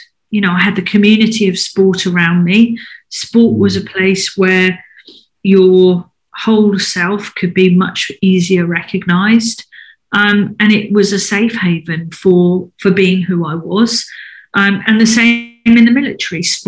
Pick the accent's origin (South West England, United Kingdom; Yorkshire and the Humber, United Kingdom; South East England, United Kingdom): South East England, United Kingdom; Bexhill-on-Sea; I grew up in Bexhill and Sea in East Sussex, you know, a very conservative, you know, part of the country, a Tory stronghold